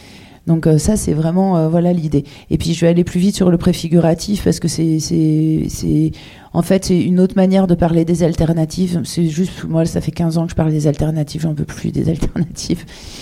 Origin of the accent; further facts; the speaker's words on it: Auvergne-Rhône-Alpes, France; moi je viens de la Drôme, en Drôme-Ardèche